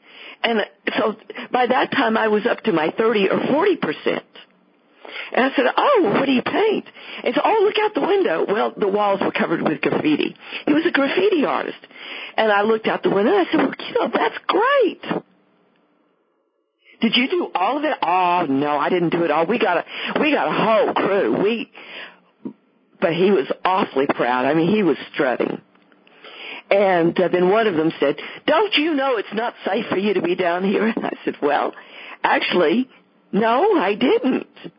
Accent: Texas, United States; accent: Texas; I thought, well, I'm going to dramatize my Texas accent. I thought, I'm from Texas.

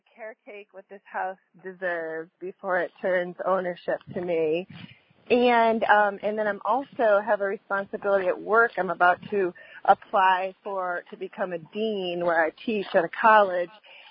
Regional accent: Massachusetts, United States; now in Santa Cruz, United States; I'm from Massachusetts, but I'm actually living in Santa Cruz, California.

